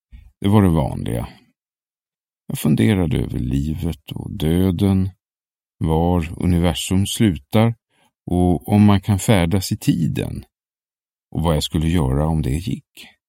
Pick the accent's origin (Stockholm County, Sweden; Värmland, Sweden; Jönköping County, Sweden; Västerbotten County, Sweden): Västerbotten County, Sweden; Lycksele; Men så växte jag upp. Jag blev 13 år. Och om morgnarna åkte jag buss till Finnbackaskolan i Lycksele, och det plågade mig.